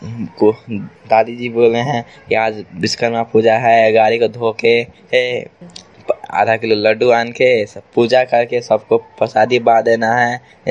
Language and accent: Hindi; India; मैं हलाखी प्रखंड से हूँ।